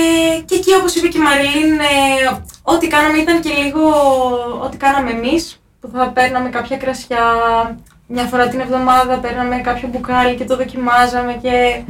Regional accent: Nea Anchialos, Thessaly, Greece; και εγώ προέρχομαι από μια αγροτική οικογένεια. Εκεί και ως γνωστόν στη Νέα Αγχιάλου είναι και ο κάμπος της Νέας Αγχιάλου και Μικροθυβών, που είναι μια αρκετά μεγάλη αμπελοϊνική περιοχή.

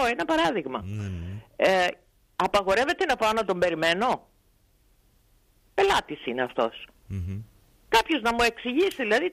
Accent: Greece; αν δεν σας αρέσει η πατρίδα μου, να πάτε στη δικιά σας. Εδώ είναι Ελλάδα

